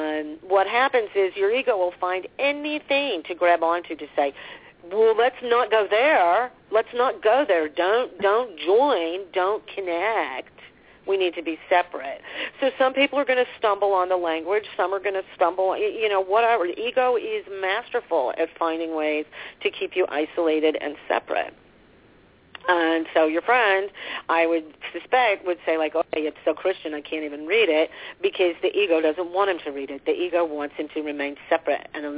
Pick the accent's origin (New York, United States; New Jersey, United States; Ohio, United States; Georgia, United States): New York, United States; I had a lot of therapy for a lot of years, being a New Yorker, it's what we do.